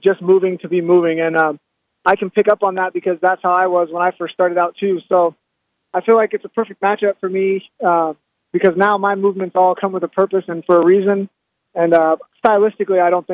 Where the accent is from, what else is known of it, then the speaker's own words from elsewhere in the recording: Kansas City, Missouri, United States; now in Las Vegas, United States; I had to leave my hometown, Kansas City, and my daughter's 8 now.